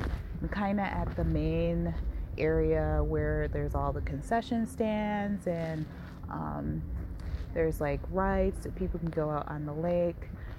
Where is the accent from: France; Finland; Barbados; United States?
Barbados; I'm actually from the Caribbean, tiny little island called Barbados. And so being from a small island, this whole idea of driving long distances just wasn't a thing that I was used to.